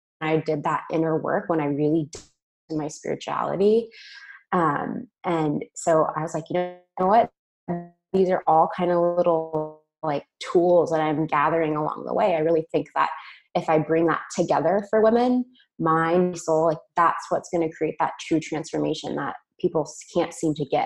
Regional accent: Las Vegas, Nevada, United States; I'm from Las Vegas. So I went to UNLV for their hospitality program.

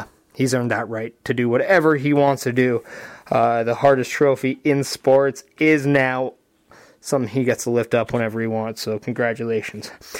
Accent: Canada; You gotta always remember, growing up as a Canadian kid, whether you're just shooting on an empty net on your driveway

